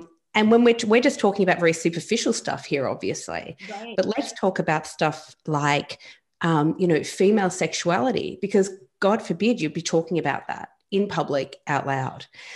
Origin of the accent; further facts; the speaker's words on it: Australia; as I grew up in Australia, you grew up in America.